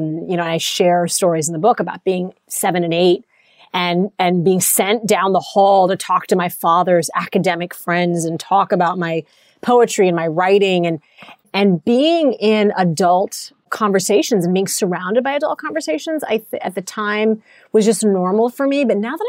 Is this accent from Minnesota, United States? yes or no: no; Washington, District of Columbia, United States; growing up in politics, growing up in the Clinton White House